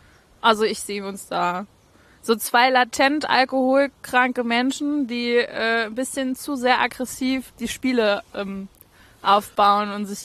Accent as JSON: {"language": "German", "region": "Saarland", "country": "Germany", "said": "Als Saarländer"}